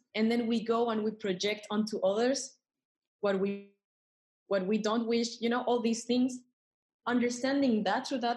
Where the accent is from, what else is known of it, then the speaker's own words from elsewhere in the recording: Mexico; I'm from Mexico, and I've been in this training since a little bit longer than 3 months.